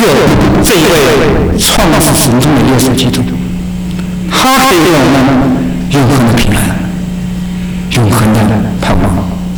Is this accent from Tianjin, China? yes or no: no; Henan, China; 我说我是河南人